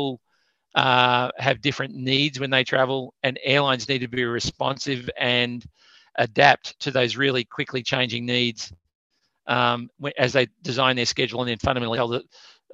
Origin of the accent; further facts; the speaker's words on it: Australia; Like, I come from Australia, and I don't think it's just a typical Australian thing